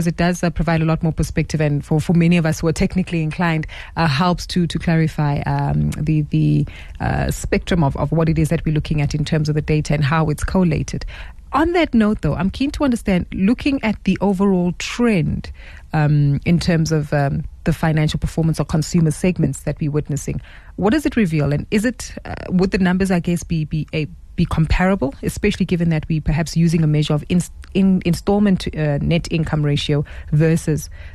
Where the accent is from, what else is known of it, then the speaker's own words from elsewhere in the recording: South Africa; it gives us a real reality of understanding where we are as South African consumers.